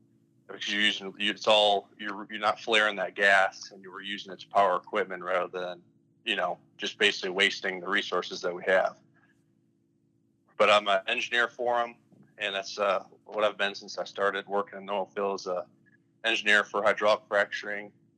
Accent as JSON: {"language": "English", "town": "Cleveland", "region": "Ohio", "country": "United States", "tie": "born or raised there", "said": "I grew up in Cleveland, Ohio, and I went to all boys Catholic high school, St. Edward"}